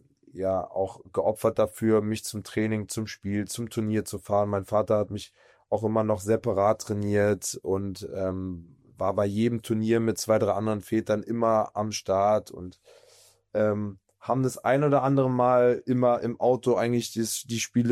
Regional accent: Potsdam, Brandenburg, Germany; Also ich habe bei uns in Potsdam, bei Turbine Potsdam angefangen zu spielen.

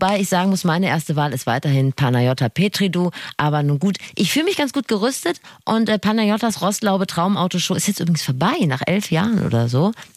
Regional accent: Rhineland, Germany; Wir sind Rheinländerin. Wir können einfach direkt kommunizieren und das nimmt uns vielleicht keiner übel.

